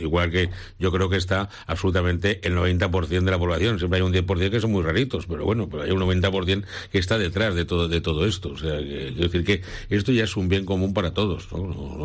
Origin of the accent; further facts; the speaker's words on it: Spain; en España, como somos latinos y de carácter caliente